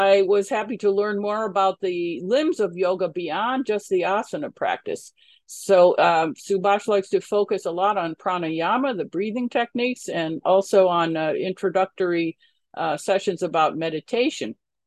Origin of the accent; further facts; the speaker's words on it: Buffalo, New York, United States; now in Cary, United States; I'm originally from Buffalo, New York, and I've been living in Cary, North Carolina for about 30 years now with my husband and three children.